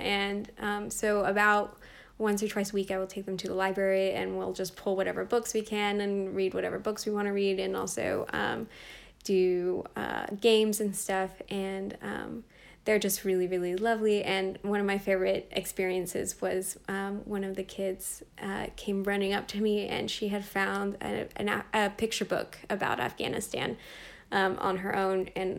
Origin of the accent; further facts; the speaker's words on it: Florida, United States; she was living in my hometown, my small, very white hometown in Florida.